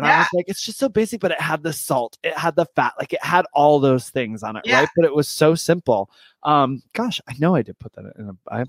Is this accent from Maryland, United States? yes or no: no; Michigan, United States; So I'm from Michigan originally, and I feel like it might have just been there